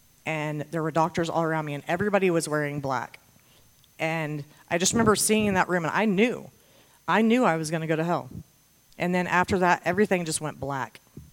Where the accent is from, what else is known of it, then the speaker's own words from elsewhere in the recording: Lafayette, Indiana, United States; I am from Lafayette, Indiana, and I was raised in a home with my mom, uncle, aunt, sister, and my grandmother.